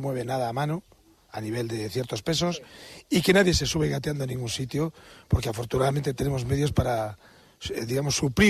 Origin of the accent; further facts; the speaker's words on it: Madrid, Community of Madrid, Spain; le contaba que yo soy de Madrid, y digo, joder, yo siempre he echado de menos no tener un pueblo.